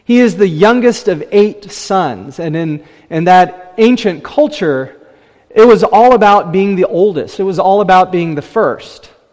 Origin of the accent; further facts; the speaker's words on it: West Virginia, United States; But growing up in West Virginia as a small child is tough, because West Virginia, everyone plays football.